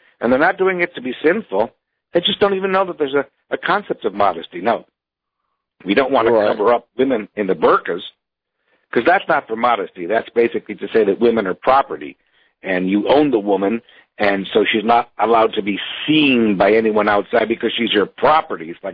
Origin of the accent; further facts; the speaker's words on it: Cleveland, Ohio, United States; That's not the Christianity that I heard when I was growing up in Cleveland. Now, I'm Jewish